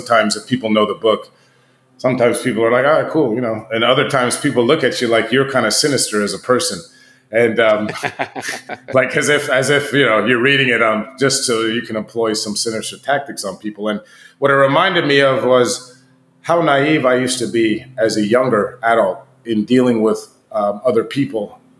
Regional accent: East Coast, United States; I'm from the East Coast, so I already had to think on that one.

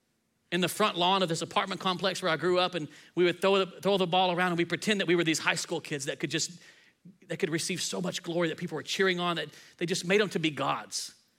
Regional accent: Texas, United States; So when I grew up in West Texas, one of the things you have to know, if you're not from Texas, I just have to say, high school football is king in Texas.

